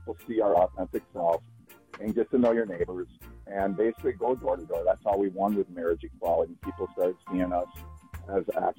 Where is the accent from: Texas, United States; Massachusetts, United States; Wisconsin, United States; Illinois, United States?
Wisconsin, United States; Durand; growing up in Wisconsin in a small town called Durand. My dad being a head football coach and me playing sports myself all the way through college.